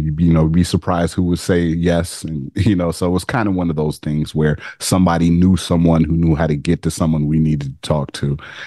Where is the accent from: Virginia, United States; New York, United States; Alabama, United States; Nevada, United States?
Nevada, United States; Las Vegas; Well, you know, I grew up in Vegas